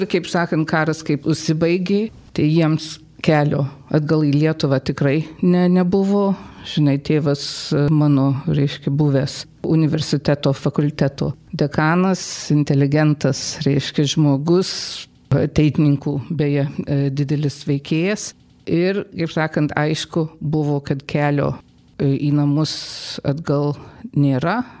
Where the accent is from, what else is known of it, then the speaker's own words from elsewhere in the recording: United States; Aš gimusi ir augusi Amerikoje. Tėvai mano buvo irgi karo pabėgėliai.